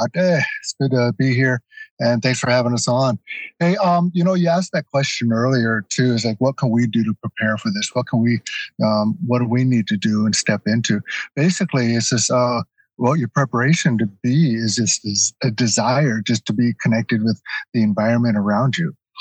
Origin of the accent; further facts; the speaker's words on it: Juneau, Alaska, United States; I grew up in Juneau, man, you know, and I grew up out there on the land.